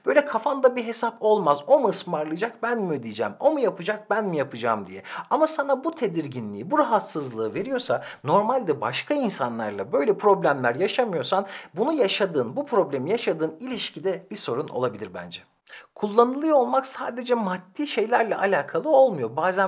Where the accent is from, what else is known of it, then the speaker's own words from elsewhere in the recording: Ankara, Turkey; Şimdi ben Ankaralıyım. Bizim burada düğünlerde altın takıldığı zaman öncüt derler.